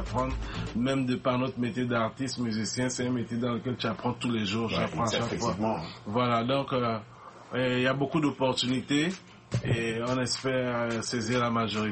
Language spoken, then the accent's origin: French; Togo; On a de la famille au Togo, autant pour moi. Et on a un peu de la famille au Togo aussi. Et nous, on a grandi au Togo particulièrement.